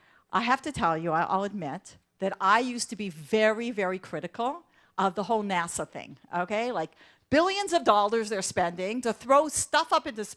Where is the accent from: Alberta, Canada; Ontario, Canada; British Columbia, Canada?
Ontario, Canada; Toronto; So I grew up in Toronto. Anybody here from Toronto? Woo! Okay, so I grew up in Toronto